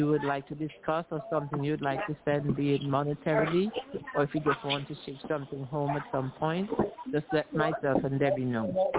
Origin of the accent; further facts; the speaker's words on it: Antigua & Barbuda; now in United States; I am from Antigua.